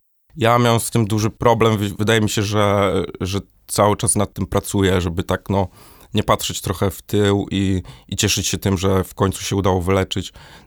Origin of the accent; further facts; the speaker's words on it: Gorzów Wielkopolski, Lubusz Voivodeship, Poland; now in Warsaw, Poland; będąc jeszcze w Gorzowie Wielkopolskim, to jest moje rodzinne miasto